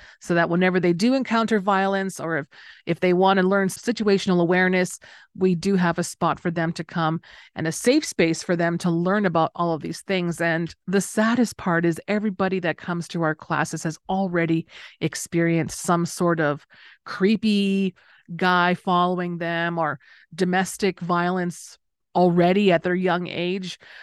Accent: Winnipeg, Manitoba, Canada; now in Las Vegas, United States; Yes, I'm from Canada, Winnipeg, but I have relocated to the desert, specifically here in Las Vegas, which is Southern Paiute territory. So I've been here for a couple years

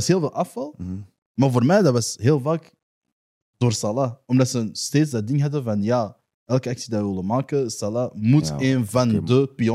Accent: China; ik ga dat als Chinees echt veralgemenen

